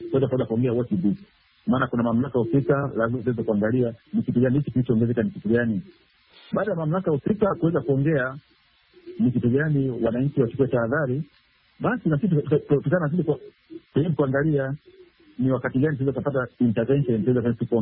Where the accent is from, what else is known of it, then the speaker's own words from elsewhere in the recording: Tanzania; mimi naongea kama Mtanzania